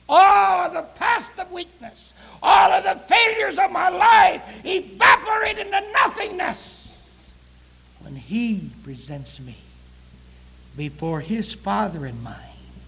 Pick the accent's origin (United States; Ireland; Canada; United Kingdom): Ireland; I'm an Irishman.